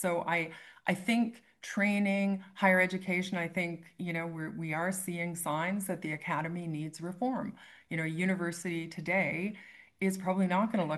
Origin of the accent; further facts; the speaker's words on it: Canada; moved away; I was away from Canada for 21 years and I came back, and it's wonderful to be back.